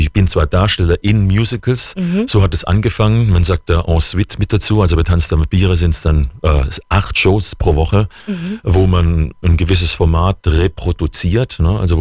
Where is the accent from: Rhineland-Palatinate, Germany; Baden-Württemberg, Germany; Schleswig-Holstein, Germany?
Baden-Württemberg, Germany; Kirchheim unter Teck; hatte in Kirchheim unter Teck, wo ich herkomme